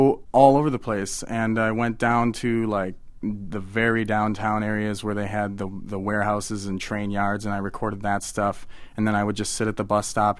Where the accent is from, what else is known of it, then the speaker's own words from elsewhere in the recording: Wisconsin, United States; now in Los Angeles, United States; Yeah, I'm from Wisconsin, and I moved to Los Angeles with a band a couple years ago with three of my best friends.